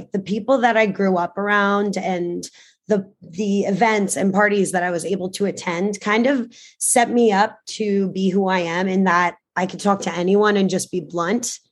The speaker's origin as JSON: {"language": "English", "town": "The Hamptons", "region": "New York", "country": "United States", "said": "Like, I love being from here and to be able to go out in the world and say, I'm from the Hamptons."}